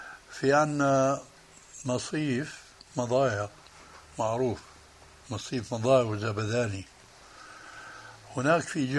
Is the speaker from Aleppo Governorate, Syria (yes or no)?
no; Damascus, Damascus Governorate, Syria; بواسطة بعض المعارف عندنا في دمشق